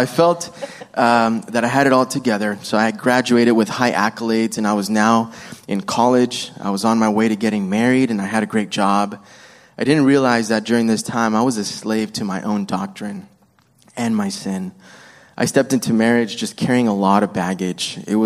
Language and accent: English; El Paso, Texas, United States; born there; So I was born in El Paso, Texas. I am the oldest of three boys and two girls. I grew up in a Christian home and trusted in Christ during my teenage years.